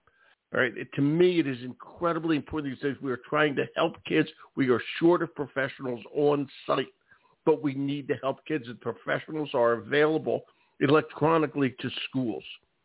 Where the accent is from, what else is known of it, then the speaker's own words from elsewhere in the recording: Philadelphia, Pennsylvania, United States; I grew up in Philadelphia.